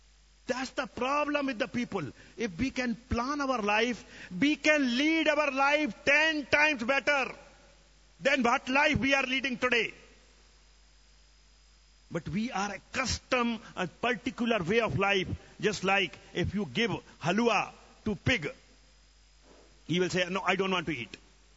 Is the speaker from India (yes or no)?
yes; Hindi belt, India; English is a second language; I'm from Hindi speaking area, so you know, I know Hindi word better.